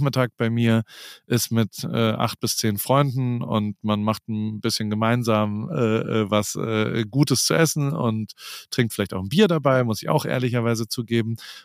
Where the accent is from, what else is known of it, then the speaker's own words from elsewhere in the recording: Heidelberg, Baden-Württemberg, Germany; now in Newport Beach, United States; in meiner Heimatstadt in Heidelberg